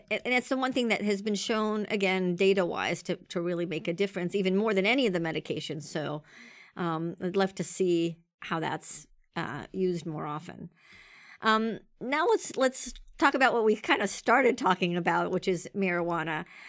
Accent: California, United States; We're both from California, so we have to talk about methamphetamine.

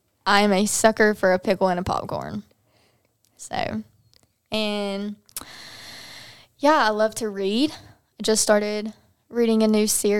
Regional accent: Fayetteville, Alabama, United States; I grew up in Fayetteville, Alabama. I'm still living there currently right now while I'm finishing school.

